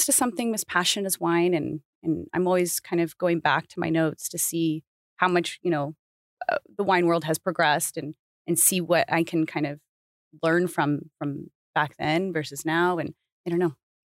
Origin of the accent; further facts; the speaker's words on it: California, United States; I worked for a fine dining steakhouse, and I'm from Southern California.